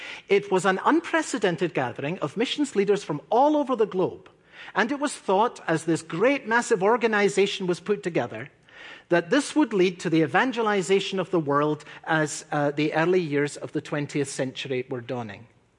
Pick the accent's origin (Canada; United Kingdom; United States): United Kingdom; Edinburgh, Scotland; I had a particular interest because I came from Edinburgh.